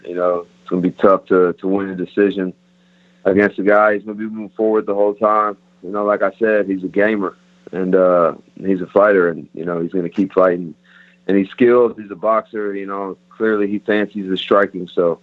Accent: Texas, United States; I know Texas just opened up. I'm from Texas, so at the first opportunity, you know, I'd like to fight in Texas

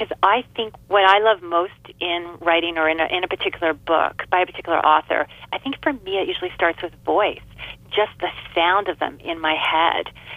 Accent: Canada; Oh, I'm Canadian, and Canadians have actually had quite an involvement as well.

